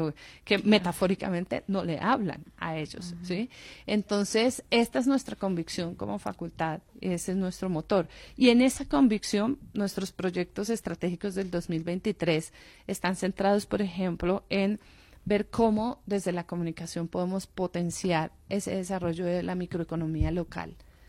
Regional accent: Colombia; No puede ser que nosotros como colombianos

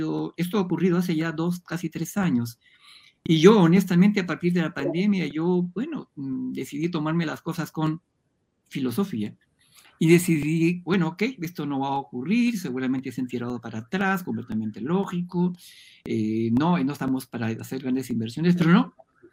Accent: Peru; yo una cosa que debo decir, yo soy peruano

